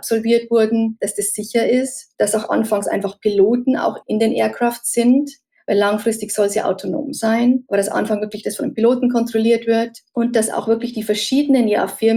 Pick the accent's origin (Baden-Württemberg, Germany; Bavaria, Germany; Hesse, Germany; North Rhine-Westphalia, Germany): Bavaria, Germany; ich komme ja auch aus der Münchner Gegend